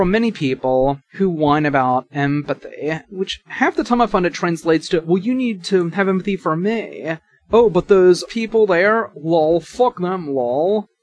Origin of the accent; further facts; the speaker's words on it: Maryland, United States; welcome to my home state of Maryland.